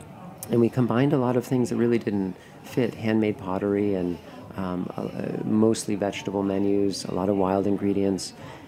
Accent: Massachusetts, United States; now in Bay Area, United States; I grew up in Massachusetts.

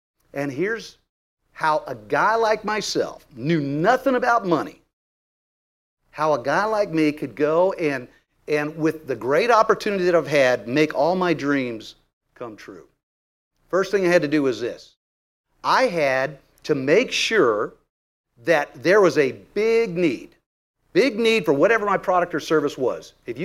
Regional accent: Texas, United States; I'm from Texas. I'm in Austin.

